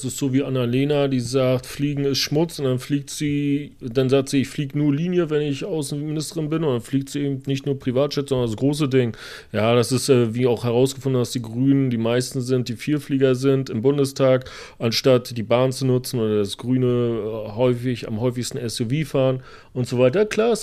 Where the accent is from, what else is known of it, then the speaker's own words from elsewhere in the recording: Germany; born there; Aber ich bin in der DDR geboren.